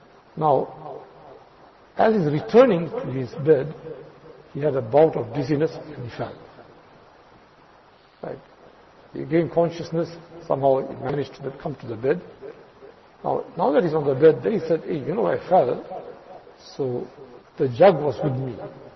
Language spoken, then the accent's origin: English; India; moved away; I can remember when I came from India.